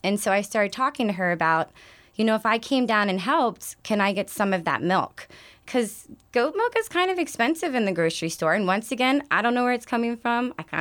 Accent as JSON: {"language": "English", "region": "East Coast", "country": "United States", "tie": "born or raised there", "said": "but I grew up on the East Coast."}